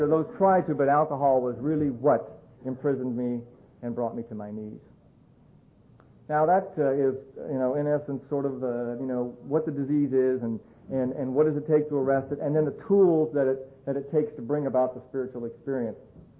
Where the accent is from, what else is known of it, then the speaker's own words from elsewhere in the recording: Akron, Ohio, United States; also born or lived in Kansas City; I grew up in Akron, Ohio. I was born in Kansas City, but my parents moved up there to Akron when I was about 5. Actually, they moved back to Akron.